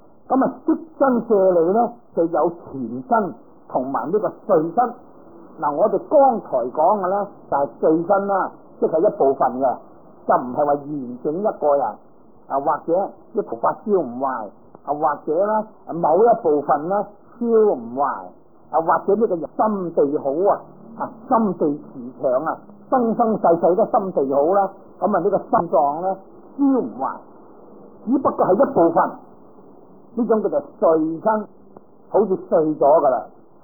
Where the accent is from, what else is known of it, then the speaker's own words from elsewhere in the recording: China; 我哋中国人亦都唔系几中意火葬啊